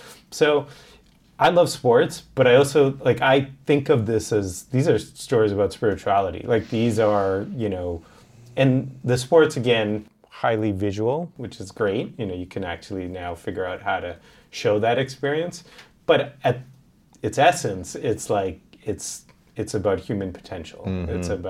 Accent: Boston, Massachusetts, United States; I grew up in Boston and loved the Celtics, hated Kobe and hated the Lakers.

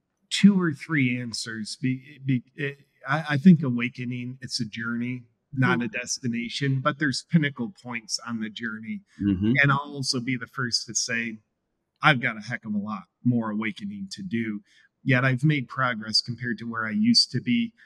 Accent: United States; So that was the first time in my life that I saw, as an American, freedoms getting eroded

